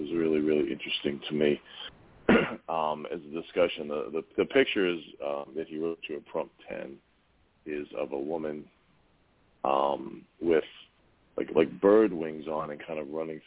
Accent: Boston, Massachusetts, United States; accent: Boston; And I do love accents, probably because I'm from Boston, and that's like the worst accent ever. So I admire all other accents.

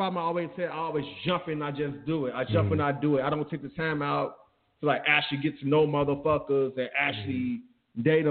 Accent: Chicago, Illinois, United States; my life, the way I grew up in Chicago, like, I'm the only gay boy in my family.

